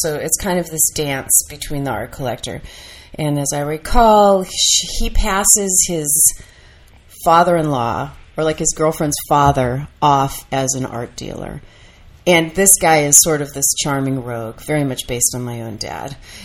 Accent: San Jose, California, United States; I grew up in San Jose, which never quite agreed with me.

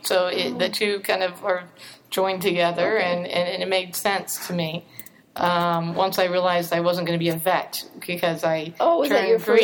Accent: Miami, Florida, United States; I grew up in Florida

